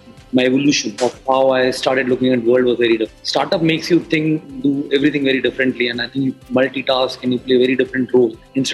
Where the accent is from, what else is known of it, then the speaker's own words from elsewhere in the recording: Jaipur, Rajasthan, India; I'm from Jaipur, a small town